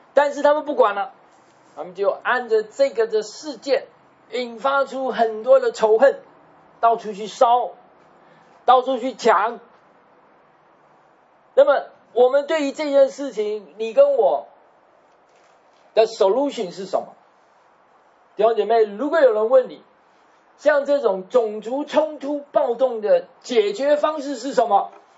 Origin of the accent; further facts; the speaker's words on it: China; 我们中国人骂黑人叫黑鬼，对不对？